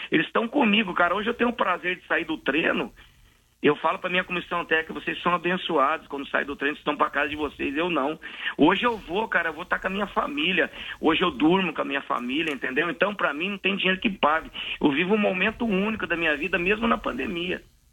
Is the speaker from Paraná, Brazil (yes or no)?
yes; Londrina, Paraná, Brazil; now in Sorocaba, Brazil; E eu hoje tenho o prazer aqui de estar numa cidade que eu sou de Londrina, né? Mas eu amo Sorocaba, eu tenho aqui como minha cidade também